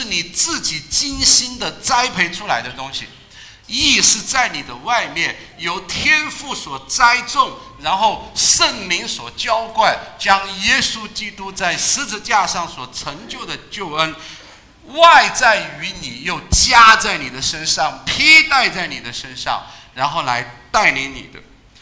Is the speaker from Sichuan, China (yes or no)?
yes; Chengdu, Sichuan, China; 我们成都人特别的在乎这个什么